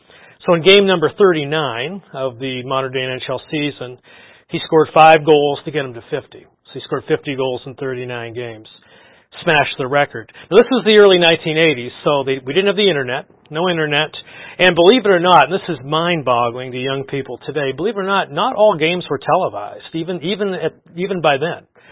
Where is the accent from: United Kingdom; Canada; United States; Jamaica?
Canada; as a Canadian boy growing up in the late 70s, early 1980s